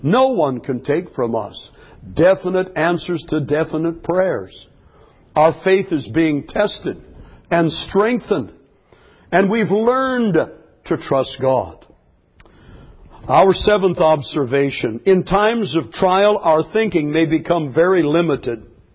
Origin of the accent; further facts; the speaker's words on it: Lompoc, California, United States; A couple of days later, I got a thick envelope in the mail from my hometown. I've never found out who. It had no return address. I saw the postmark, Lompoc, California.